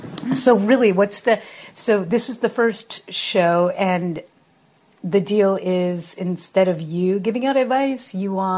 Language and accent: English; New York, United States; Right. So I'm visiting from New York. I'm visiting Portland.